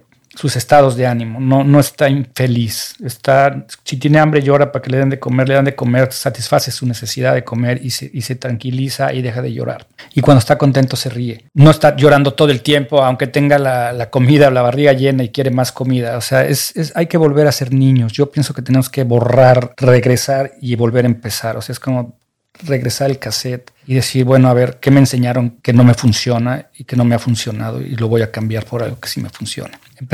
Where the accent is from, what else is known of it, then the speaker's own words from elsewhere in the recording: Mexico; moved away; A mí, en mi caso, al revés, yo me fui de México y empecé a tener éxito.